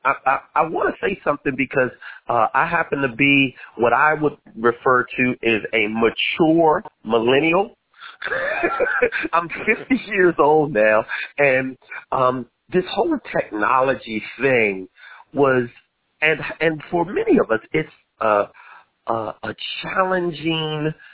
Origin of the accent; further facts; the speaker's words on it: Washington, District of Columbia, United States; I said I grew up in Southeast Washington, D.C.